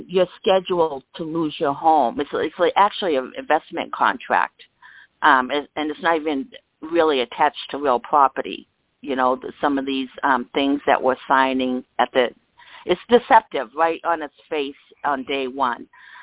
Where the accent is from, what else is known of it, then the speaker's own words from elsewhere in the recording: Massachusetts, United States; from Massachusetts.